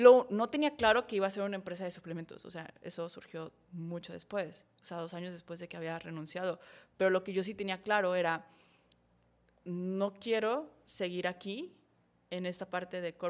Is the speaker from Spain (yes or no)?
no; Saltillo, Coahuila, Mexico; Y los conozco, yo soy de Saltillo.